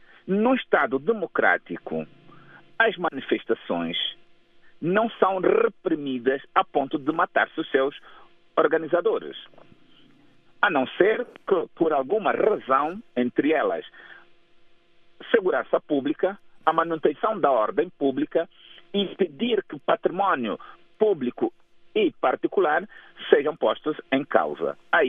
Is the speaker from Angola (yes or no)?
yes; Angola; devemos criar em nós, enquanto angolanos, a consciência de que cada um de nós é um potencial candidato